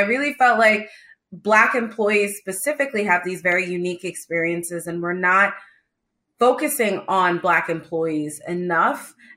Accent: Virginia, United States; also born or lived in Texas / Delaware / Minnesota / Middle East; So I was born in Texas and we moved to Delaware. We lived in Minnesota. I spent most of I say I'm from Virginia because that's where I spent most of my time.

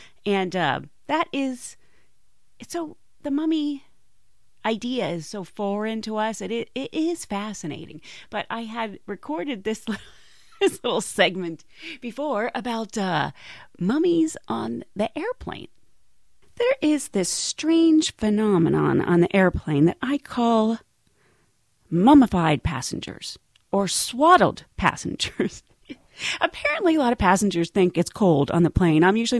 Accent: Pittsburgh, Pennsylvania, United States; I'm from Pittsburgh, so it's

